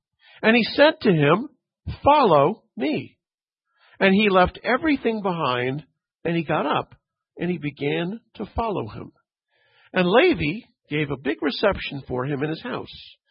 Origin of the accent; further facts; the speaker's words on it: Canada; but I grew up in Canada, of course, and there was this major accounting firm and investment firm.